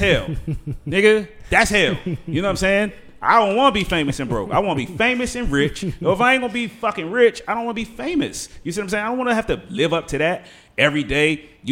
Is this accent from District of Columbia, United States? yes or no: yes; Washington, District of Columbia, United States; If somebody from the street was asking me where I was from, I'm going to say I'm from 17th Street.